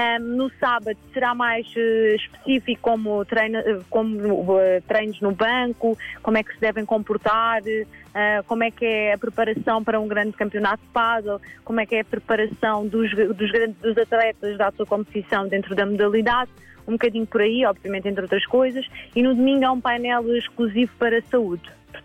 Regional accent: Portugal; como português e como nós sabemos como é que funciona feiras

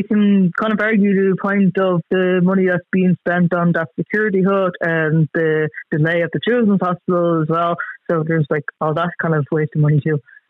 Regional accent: Ballyfermot, Leinster, Ireland; now in Celbridge, Ireland; I'm actually originally from Ballyferm, like I'm renting in Selbridge now.

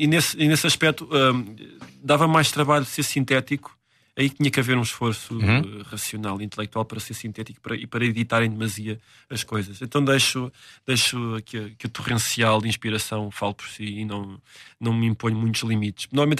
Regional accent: Beira, Portugal; Nós somos beirões, e então aquela comida que é pesada

